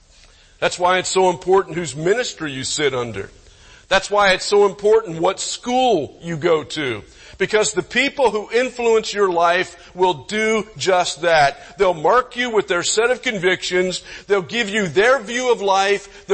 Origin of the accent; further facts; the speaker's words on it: Oak Ridge, Tennessee, United States; also born or lived in Pennsylvania; When I went to Pennsylvania, I came from Tennessee land and right there in the Knoxville area, Oak Ridge.